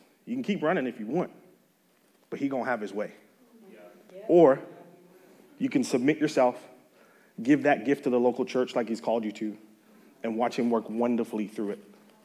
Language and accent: English; Birmingham, West Midlands, United Kingdom; now in United States; I'm 6'3". I'm originally from Birmingham, England. That's where I was born and raised.